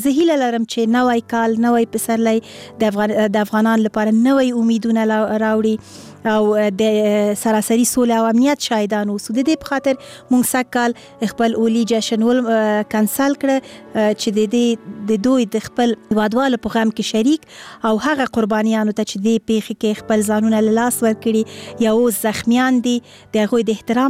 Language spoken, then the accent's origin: Pashto; Afghanistan; مونږ هم افغانان یو